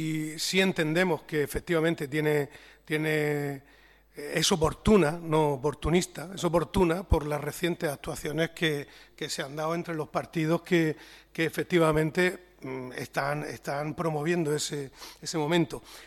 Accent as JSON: {"language": "Spanish", "town": "Cartagena", "region": "Region of Murcia", "country": "Spain", "said": "Para ellos, los demás no somos cartageneros, no somos suficientemente cartageneros y actuamos bajo consignas que nos imponen otros desde fuera de Cartagena."}